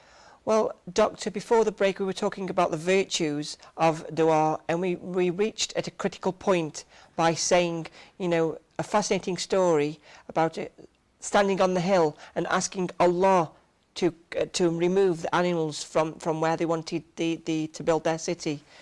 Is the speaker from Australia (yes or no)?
no; England, United Kingdom; because obviously I'm English